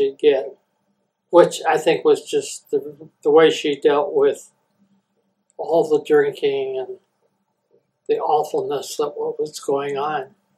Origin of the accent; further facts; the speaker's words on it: New Rockford, North Dakota, United States; born there; I was born in New Rockford, North Dakota, and this was during the Depression, and so we were a Depression family.